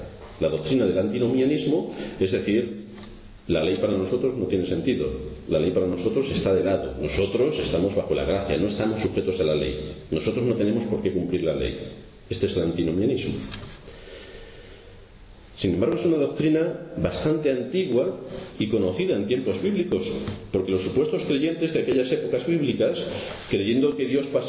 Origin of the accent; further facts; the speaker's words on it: Spain; Nosotros somos españoles. Como españoles que somos, tenemos que cumplir la ley del país en que vivimos.